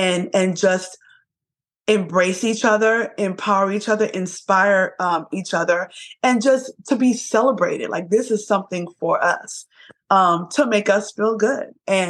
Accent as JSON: {"language": "English", "region": "New York", "country": "United States", "said": "And first of all, I'm from Brooklyn, New York. So that's growing up in New York is like one of the fashion capitals of the world."}